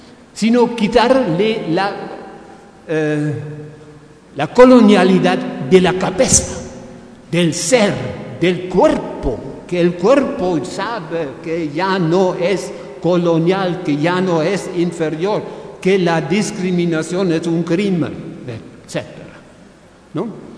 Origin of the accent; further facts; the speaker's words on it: Germany; Spanish is a second language; Yo soy alemán, entonces yo no puedo pensar la decolonialidad sin la decolonialización de los europeos, de nosotros.